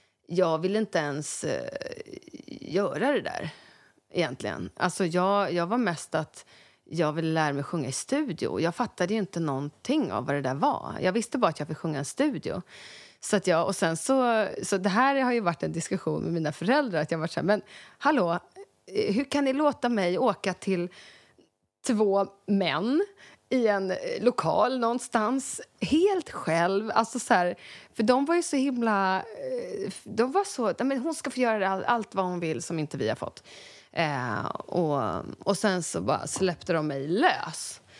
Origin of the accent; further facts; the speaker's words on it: Älta, Stockholm County, Sweden; det här är soundtracket i hela min uppväxt i huset i Älta.